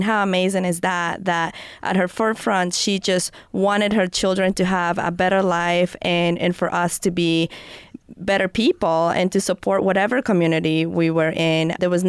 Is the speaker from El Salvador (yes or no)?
yes; El Salvador; I love this land as much as I do my home country. I consider this my home, and I consider El Salvador my home.